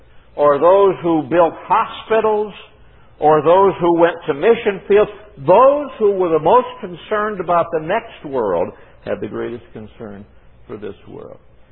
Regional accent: Chicago, Illinois, United States; Now, I grew up in Chicago. Where on a clear day you could see your feet.

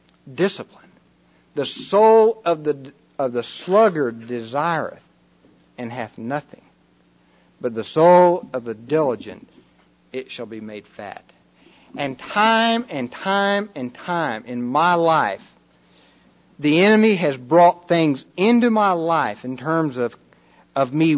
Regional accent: Atlanta, Georgia, United States; And I said, "Hi, I'm from Atlanta."

